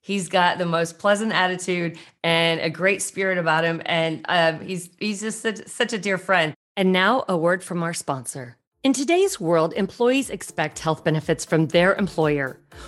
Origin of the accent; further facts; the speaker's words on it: Marshfield, Missouri, United States; So Jim and Martha are my parents, and I grew up in Marshfield, Missouri.